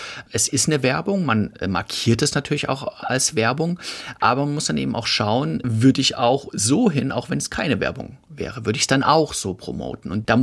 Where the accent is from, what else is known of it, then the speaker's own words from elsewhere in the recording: Saxony, Germany; die sächsische und böhmische Schweiz, also über das Elbsandsteingebirge, also mein Home-Territorium quasi, mein Heimat-Territorium.